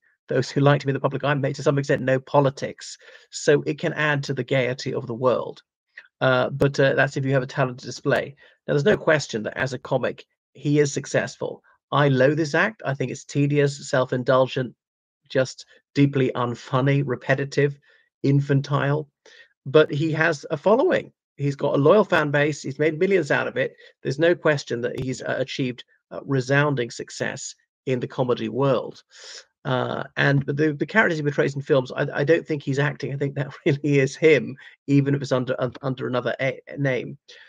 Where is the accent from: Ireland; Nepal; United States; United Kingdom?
Ireland; And then he made some racist remark about being Irish, which I don't particularly mind